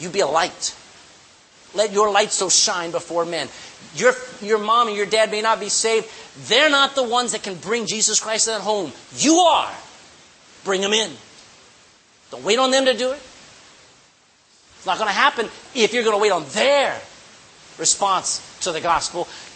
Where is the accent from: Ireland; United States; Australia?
United States; Texas; I'm a Texan, all right? I'm a big Texan.